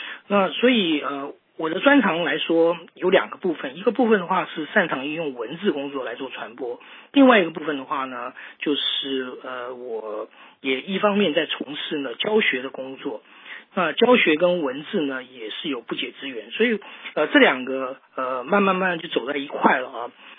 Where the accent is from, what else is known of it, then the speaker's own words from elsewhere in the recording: Taiwan; moved away as an adult; now in Beijing, China; 在45岁以前的话呢，我是出生在台湾，然后工作生活都在台湾。但是45岁以后的话呢，我才移居到北京来啊。